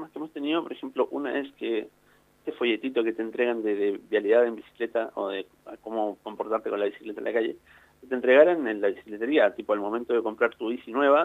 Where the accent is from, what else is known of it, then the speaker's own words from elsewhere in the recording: Chile; now in La Plata, Argentina; Y soy de Chile, no sé si cabe mencionar.